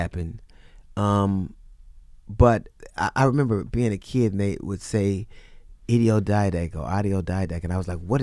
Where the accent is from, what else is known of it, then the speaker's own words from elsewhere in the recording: Los Angeles, California, United States; And I remember 8 years old growing up in Los Angeles.